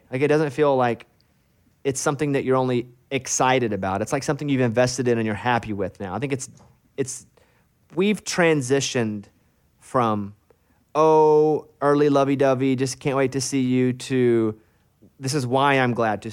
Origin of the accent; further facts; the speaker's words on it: Little Rock, Arkansas, United States; And then I am from Little Rock, so I like Little Rock.